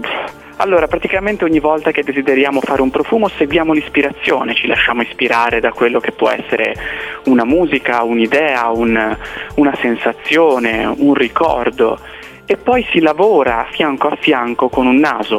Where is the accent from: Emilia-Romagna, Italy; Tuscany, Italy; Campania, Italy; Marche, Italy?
Tuscany, Italy; Forte dei Marmi; perché siamo di Forte dei Marmi, viviamo a Forte dei Marmi